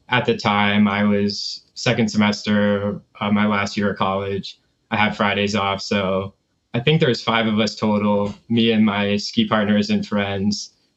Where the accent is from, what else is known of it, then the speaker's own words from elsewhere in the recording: New Hampshire, United States; now in Denver, United States; I'm from New Hampshire. The accident was in New Hampshire. I'm now living in Denver, have been for the past 2 years. 24 years old